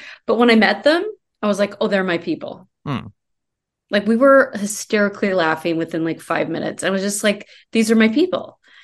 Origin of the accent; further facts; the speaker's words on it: Iowa, United States; also born or lived in Colorado; because I grew up in Iowa and Colorado.